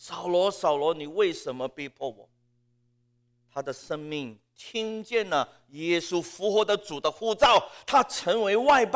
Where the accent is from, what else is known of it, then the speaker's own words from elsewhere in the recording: Hong Kong; Chinese is a second language; moved away as an adult; 我也没有学，家里也没有讲，我一直在香港长大，我做传道一直是用广东话，要不就是用英语。我1992年过来维珍修进修神学，毕业了95年，本来想要回香港继续我的工作